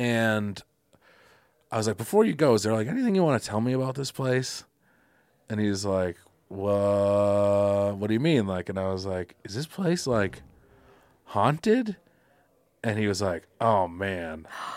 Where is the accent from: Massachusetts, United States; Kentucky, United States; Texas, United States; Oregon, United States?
Massachusetts, United States; Quincy; I'm from Quincy, Mass.